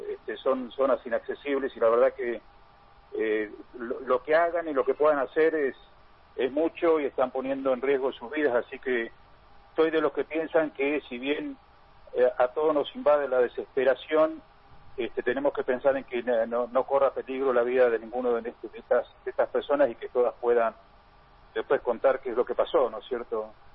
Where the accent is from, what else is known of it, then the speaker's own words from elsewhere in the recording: Tierra del Fuego, Argentina; aquellos que somos fueguinos, y en esto incluyo no solo a los que hemos nacido aquí